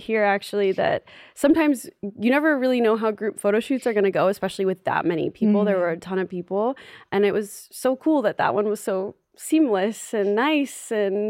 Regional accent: Florida, United States; also born or lived in New York; So I was born in New York. Okay. I grew up in Florida

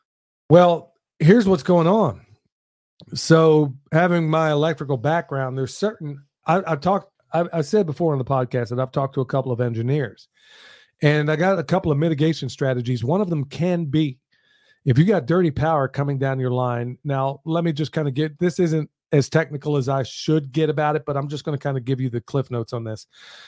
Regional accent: Oklahoma, United States; but where I grew up in Oklahoma, believe me, every single day the N-word was coming out of somebody's mouth.

